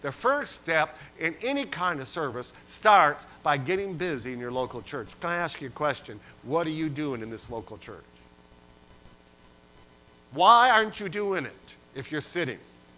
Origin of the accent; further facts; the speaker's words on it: New York, United States; now in Katy, United States; I'm from Western New York a million years ago, and I'm thankful for my local church, Panama Baptist Church, still there and all the rest, but I don't live there any longer.